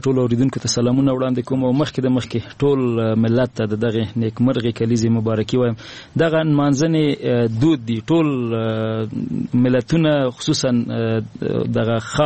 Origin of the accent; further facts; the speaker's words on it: Nangarhar, Afghanistan; زه د ننګرهار ولایت یم